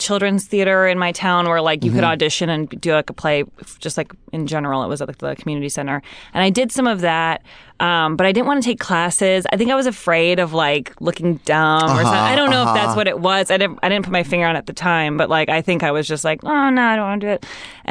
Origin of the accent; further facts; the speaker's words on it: Evanston, Illinois, United States; I grew up in Evanston, Illinois